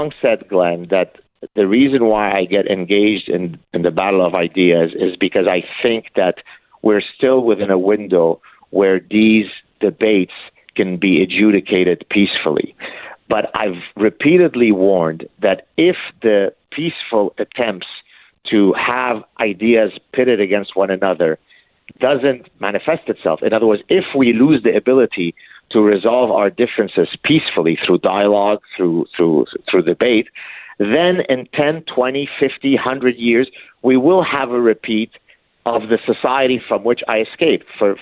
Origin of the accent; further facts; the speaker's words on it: Canada; I thought I live in a free world. I'm a Canadian. I'm allowed to espouse my positions.